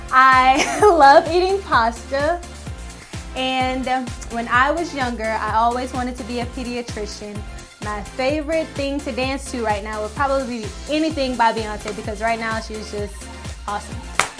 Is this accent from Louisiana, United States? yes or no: yes; Lake Charles, Louisiana, United States; I'm from Lake Charles, Louisiana.